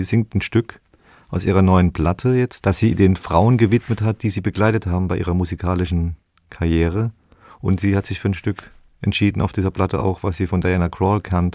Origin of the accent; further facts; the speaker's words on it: Mannheim, Baden-Württemberg, Germany; ich bin in Mannheim geboren, ich bin da zur Schule gegangen und habe dann in Heidelberg studiert und in Mannheim aber wohnen geblieben, weil es da so schön ist. Und irgendwann bin ich nach Heidelberg gezogen und kann jetzt von meinem Balkon aus auf Mannheim schauen